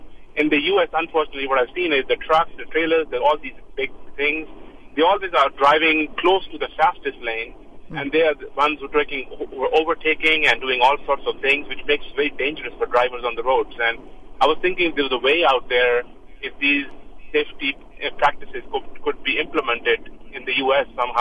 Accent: England, United Kingdom; now in Texas, United States; I moved from England like 2 years ago to Texas

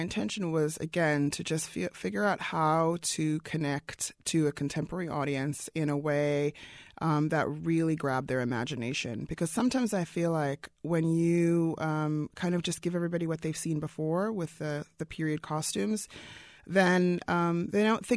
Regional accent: South Africa; I come from South Africa originally. I grew up during the apartheid era.

